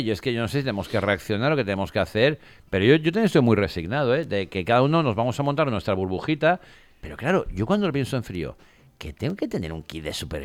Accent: Spain; Y con los chungos que somos los españoles

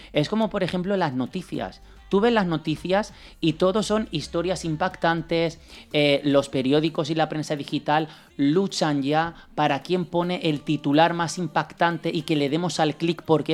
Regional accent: Alzira, Valencian Community, Spain; Yo soy de Alcira y este videoclip está grabado todo en Alcira

